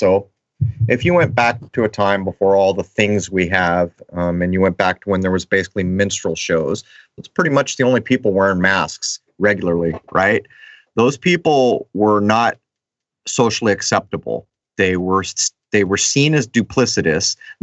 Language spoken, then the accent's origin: English; San Diego, California, United States; It happened in La Mesa, which is my hometown of San Diego.